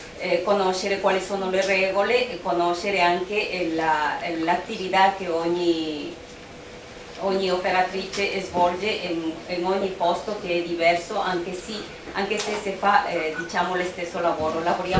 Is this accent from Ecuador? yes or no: yes; Ecuador; sono dall'Ecuador